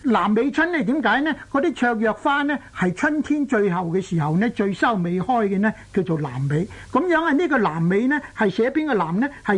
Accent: Guangdong, China; 同時我們廣東人不只說叫做拉尾，有時叫做溜尾

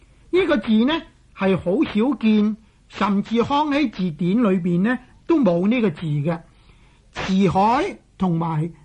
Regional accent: Guangdong, China; accent: Cantonese; 不过我哋广州话咧，将呢个艾字咧读错咗啦。

